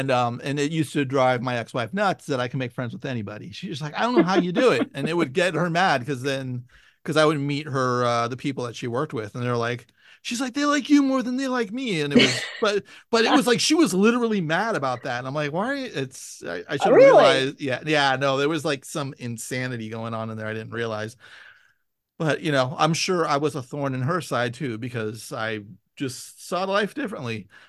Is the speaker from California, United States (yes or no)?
yes; Hollywood, California, United States; I am from Hollywood.